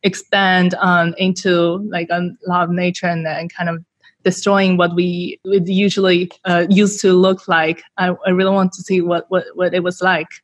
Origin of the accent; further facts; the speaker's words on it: Shanghai, China; I am from China, and then from Shanghai. This is my hometown, which I really love a lot.